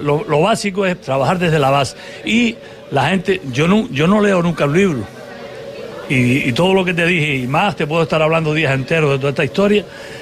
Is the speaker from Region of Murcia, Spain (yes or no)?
no; Canary Islands, Spain; Nuestra identidad como canarios y majoreros y demás se está perdiendo por completo